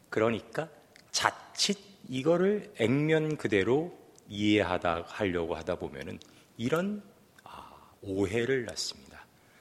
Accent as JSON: {"language": "Korean", "country": "South Korea", "said": "여러분과 저는 한국인이고 우리는 한국교회의 신자입니다."}